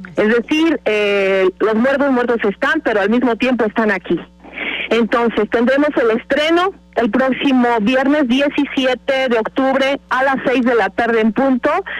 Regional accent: Mexico; lo que somos los mexicanos

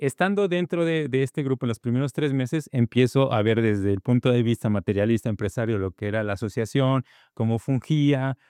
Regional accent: Toluca, State of Mexico, Mexico; now in Cuernavaca, Mexico; Cuando yo llego a Cuernavaca, porque yo soy de Toluca y me traen a Cuernavaca

